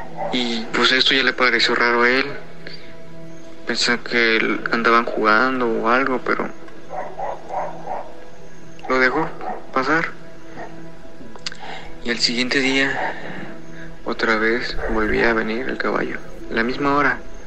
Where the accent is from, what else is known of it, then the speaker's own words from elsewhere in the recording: Papantla, Veracruz, Mexico; de Papantla, Veracruz.